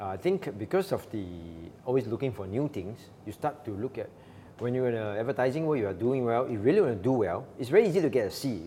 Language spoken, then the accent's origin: English; Malacca, Malaysia; also born or lived in Johor Bahru, Malaysia; I grew up in Malacca